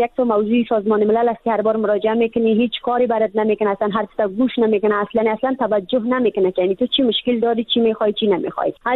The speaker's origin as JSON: {"language": "Persian", "region": "Badakhshan", "country": "Afghanistan"}